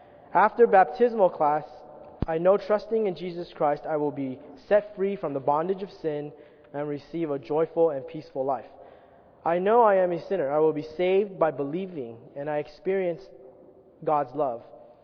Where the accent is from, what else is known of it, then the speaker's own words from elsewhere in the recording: Dalian, Liaoning, China; I am from Dalian, China. I was raised in China and received an atheism education.